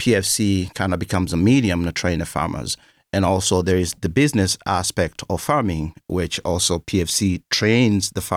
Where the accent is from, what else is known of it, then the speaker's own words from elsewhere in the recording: Somalia; I am originally from Somalia.